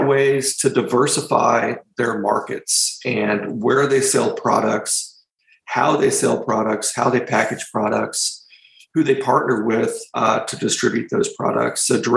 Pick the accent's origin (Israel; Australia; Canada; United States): United States; Houston, Texas; I grew up in Texas. Geology is a big deal. I grew up in Houston. It was all about the oil industry.